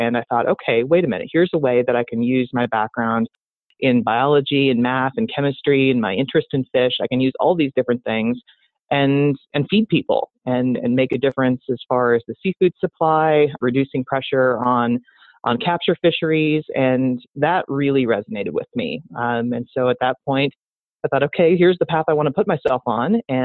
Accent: Washington, United States; So I grew up in Washington State, but most of our family lives in Minnesota and North Dakota.

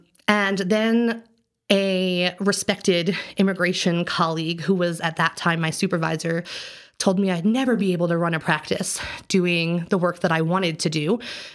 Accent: Maryland, United States; now in Colorado, United States; I am from Maryland, so I'm an East Coast woman. I came to Colorado

